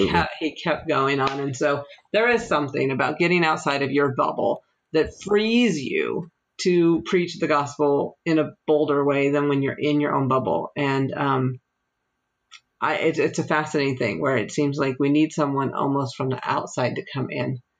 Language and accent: English; Colorado, United States; So if I go hang out with the homeless people in downtown Denver, my home state is Colorado